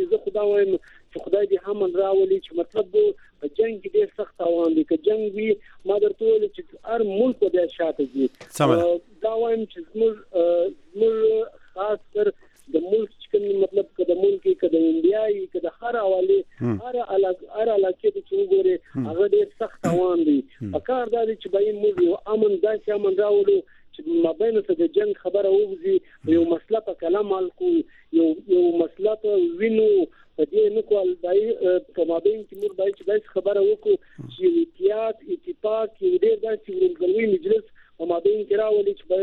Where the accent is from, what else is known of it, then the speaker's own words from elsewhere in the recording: Khyber Pakhtunkhwa, Pakistan; زه د وزیرستان یو سیدین کا یم